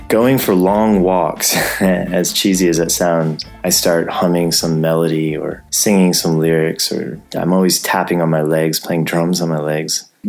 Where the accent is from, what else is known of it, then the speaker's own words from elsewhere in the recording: Athens, Georgia, United States; now in Vienna, Austria; from Vienna, Austria, although I'm an American from Athens, Georgia.